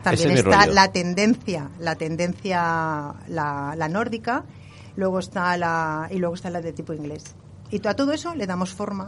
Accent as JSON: {"language": "Spanish", "town": "Alboraya", "region": "Valencian Community", "country": "Spain", "said": "Sí, yo soy de Alboraya."}